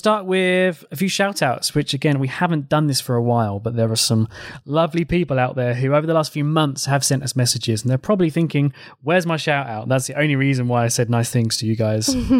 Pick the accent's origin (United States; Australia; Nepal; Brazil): Brazil; now in London, United Kingdom; I live in London, or I have lived in London for 10 years, but I'm originally from Brazil